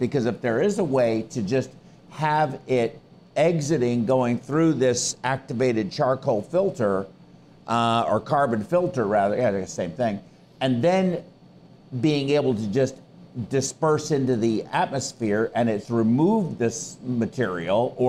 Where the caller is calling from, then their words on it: Portugal; So I'm sorry, I'm watching you from Portugal.